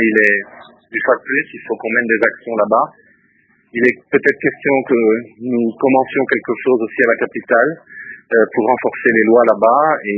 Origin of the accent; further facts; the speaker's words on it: France; Moi, je suis français.